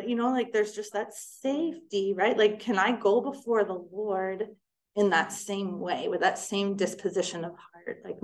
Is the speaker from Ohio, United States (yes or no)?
yes; Ohio, United States; So I'm from Ohio, which is in like really small town Ohio, which yeah, is a part of just my history, right?